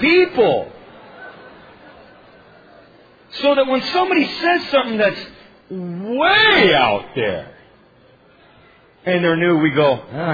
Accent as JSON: {"language": "English", "town": "Oakland", "region": "California", "country": "United States", "tie": "born there", "said": "And I was born on East 23rd in Fruitvale, there."}